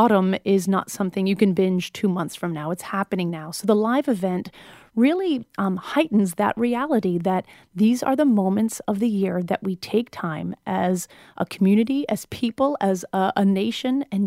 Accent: New England, United States; I spent 20 years growing up in New England, and it was something that I always looked forward

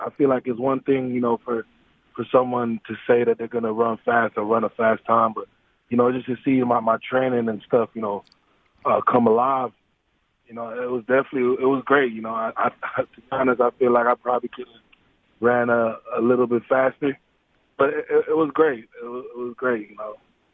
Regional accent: Ottawa, Ontario, Canada; even though I lived in Ottawa, Ontario, for most of my life, you know, my parents were born and raised in Jamaica. So I really, you know, I consider as a myself, you know, Canadian kid living in a Jamaican household.

